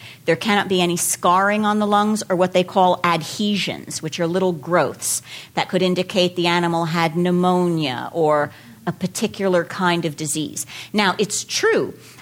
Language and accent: English; United States; And as Jews, as American Jews, we've always known that the food we put in our mouth has a lot to say about who we are and what we think is important.